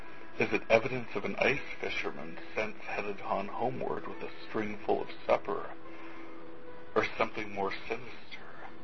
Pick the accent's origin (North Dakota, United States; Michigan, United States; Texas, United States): North Dakota, United States; I am from North Dakota